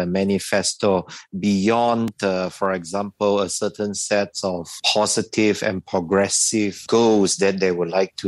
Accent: Sabah, Malaysia; I'm from Sabah, for example.

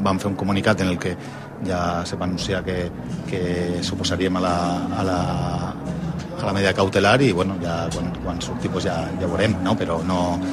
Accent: Valencian Community, Spain; Soc valencià, però visc a Catalunya.

